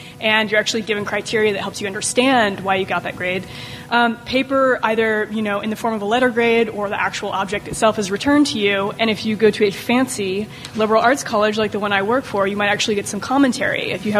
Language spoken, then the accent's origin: English; Texas, United States; now in California, United States; I'm a Texan moonlighting in California as an academic librarian, so I'm glad to be home.